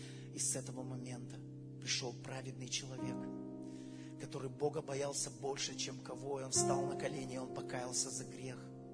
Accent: Germany; Я немец, я могу это говорить. Я учился в школе в Германии. Я знаю, чему там учат.

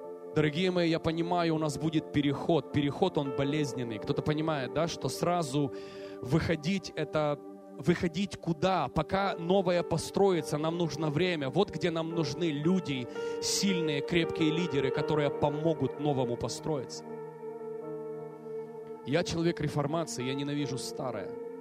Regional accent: Ukraine; born there; я сам родился на Украине, но мое сердце почему-то сейчас, на данный момент, с Россией.

